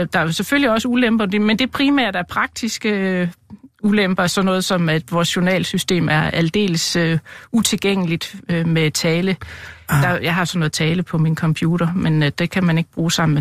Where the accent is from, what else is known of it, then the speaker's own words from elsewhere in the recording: Hillerød, Capital Region of Denmark, Denmark; Jeg kommer fra Hillerød.